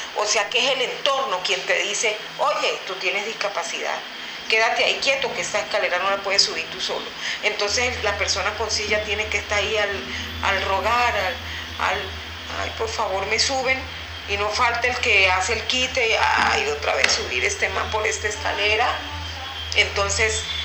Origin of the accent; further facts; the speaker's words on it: La Guajira, Colombia; moved away; yo soy de La Guajira. Yo vengo de un sitio donde nosotros hablamos duro, hablamos rápido, somos acelerados. Cuando se ríen de nosotros nos imitan así, ¿no? Que no se nos entiende lo que hablamos. Y a mí me costó mucho trabajo vivir en el interior